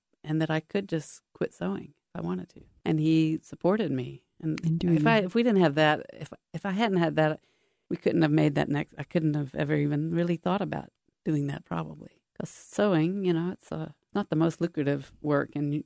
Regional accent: Japan; because I grew up in Japan

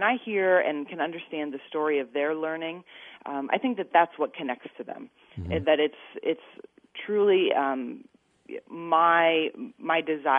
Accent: Winterset, Iowa, United States; I'm really fortunate to be truly a product of the Iowa school system. I wasn't born in Winterset, but I was raised in Winterset and went to school there.

